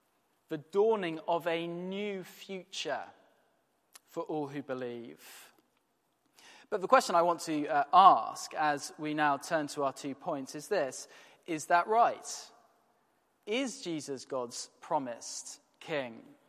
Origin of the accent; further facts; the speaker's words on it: York, Yorkshire and the Humber, United Kingdom; I remember once the Queen came to my hometown of York, and of course there was much excitement